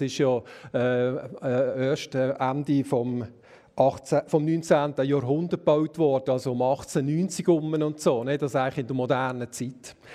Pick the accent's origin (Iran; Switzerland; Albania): Switzerland; bei uns in der Schweiz so viele zerfallene Burgen vorhanden sind